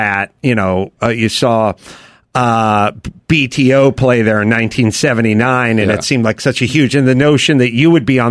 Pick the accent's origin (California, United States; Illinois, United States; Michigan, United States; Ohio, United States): California, United States; North Hollywood; my old neighborhood theater when I was growing up in North Hollywood.